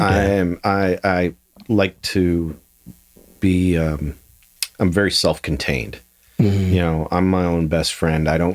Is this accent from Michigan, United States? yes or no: no; Illinois, United States; I mean, I'm a kid from Illinois. I mean, small town. I was like 12,000 people, maybe.